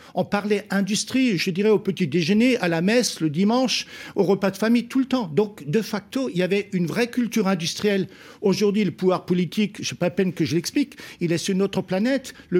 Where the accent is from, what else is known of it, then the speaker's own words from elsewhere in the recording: Grand Est, France; Et surtout en Alsace, on était toujours mieux que la France.